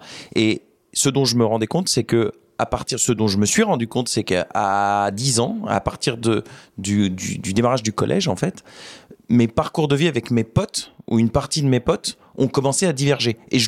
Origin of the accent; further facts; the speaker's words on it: Beauvais, Hauts-de-France, France; J'ai grandi à Beauvais.